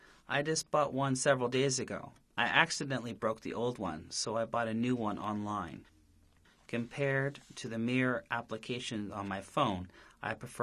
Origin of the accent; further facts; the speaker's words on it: Beijing, China; The Summer Olympics were also held in Beijing in 2008, so this is the second time. I am really proud of my hometown, and I hope it will become better in the future.